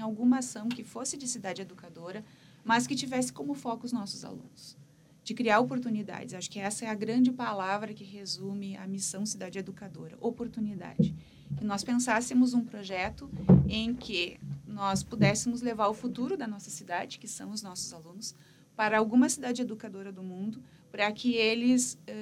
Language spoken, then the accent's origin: Portuguese; Rio Grande do Sul, Brazil; ela é um pouco dessa identidade que a gente, enquanto gaúcho, tem. Né? De olhar para a nossa terra